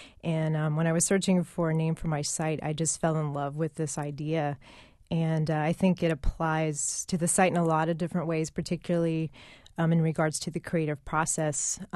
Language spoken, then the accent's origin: English; Georgia, United States; And art, music, film, and books have always been very important to me growing up in Georgia.